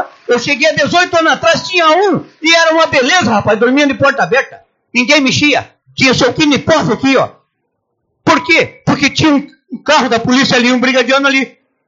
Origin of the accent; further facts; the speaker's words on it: Santo Ângelo, Rio Grande do Sul, Brazil; eu sou de Santo Anjo.